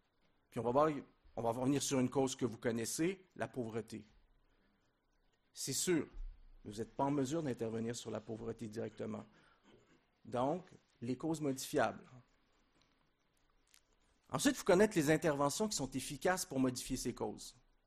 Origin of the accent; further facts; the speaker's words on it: Quebec, Canada; accent: Québécois; Des fois, j'ai un accent français. Quand je m'oublie, j'ai un accent québécois.